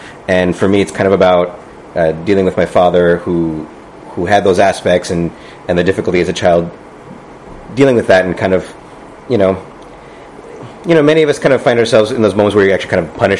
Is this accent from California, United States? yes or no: yes; San Francisco, California, United States; But I was born in San Francisco.